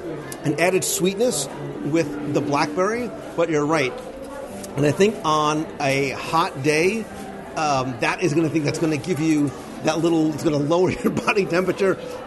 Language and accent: English; Northeast, United States; So we come from the Northeast, right? Where we come and, you know, you grew up like in a seaside town. So seafood and lobster was very much a part of what we ate all the time.